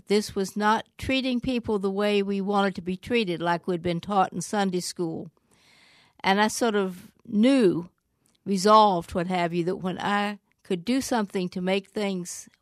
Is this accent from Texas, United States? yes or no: no; Oconee, Georgia, United States; I'm a Southerner, came when I was 10 years old and snuck off with my playmate down in Oconee, Georgia, not that fancy resort. This is an old company logging town.